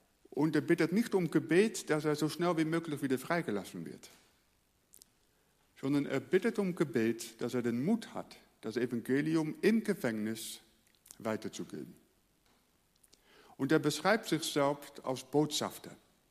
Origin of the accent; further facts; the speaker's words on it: Netherlands; German is a second language; moved away as an adult; now in Germany; ich komme aus Holland und ich habe eine deutsche Frau und so kommt es, dass ich hier lebe. Vorher war ich Pastor von einer Freikirche in Berlin